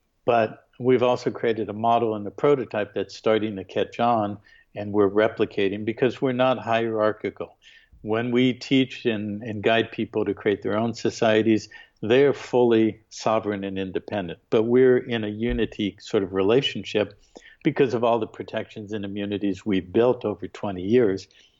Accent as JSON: {"language": "English", "region": "California", "country": "United States", "said": "I'm an American national. I am a Californian"}